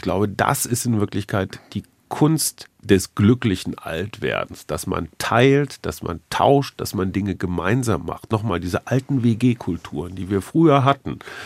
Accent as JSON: {"language": "German", "town": "Münster", "region": "North Rhine-Westphalia", "country": "Germany", "said": "Ich komme aus Münster."}